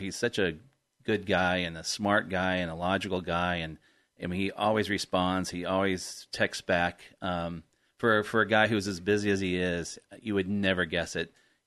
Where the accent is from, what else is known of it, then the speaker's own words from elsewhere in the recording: England, United Kingdom; As an Englishman, you'd think, it's very common.